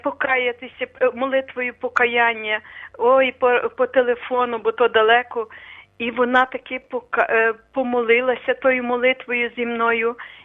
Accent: Lviv Oblast, Ukraine; бо я з Бродівщини

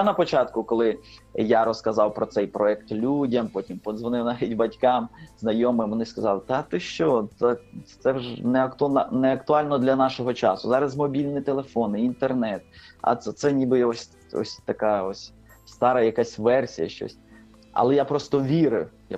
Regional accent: Stepan, Rivne Oblast, Ukraine; Я родом з Рівненської області, із такого містечка Степань.

